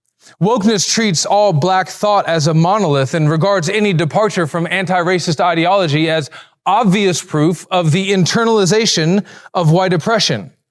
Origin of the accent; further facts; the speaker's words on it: Alabama, United States; I'm from Alabama. We talk like that.